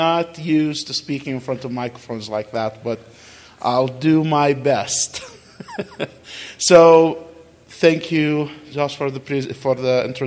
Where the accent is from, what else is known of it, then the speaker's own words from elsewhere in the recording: Kuwait; because I was born in Kuwait, I could have become a citizen of Kuwait.